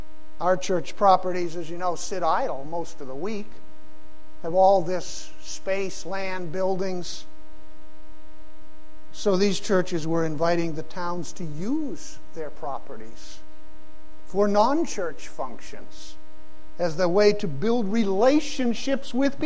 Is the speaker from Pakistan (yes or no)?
yes; Pakistan; When I was growing up in Pakistan, my parents being missionaries there